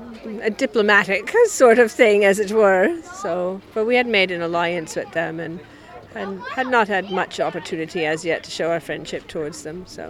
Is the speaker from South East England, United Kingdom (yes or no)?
no; London, United Kingdom; I come from London. My people are from Lincolnshire, but I've lived in London most of my life.